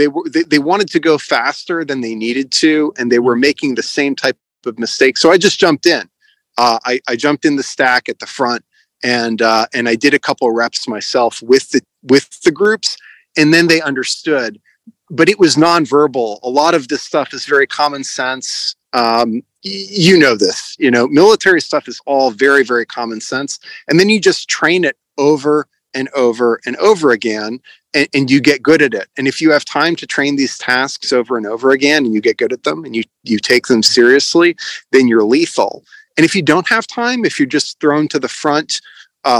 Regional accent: United States; now in Ukraine; I'm an American citizen, and the unit that I'm with a pretty special unit.

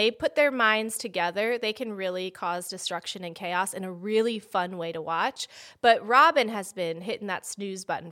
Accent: Maryland, United States; Like, growing up in Maryland, when Juan Dixon, when they won the NCAA tournament, I have a vivid memory of going out in the streets and banging pots and pans with my neighbors.

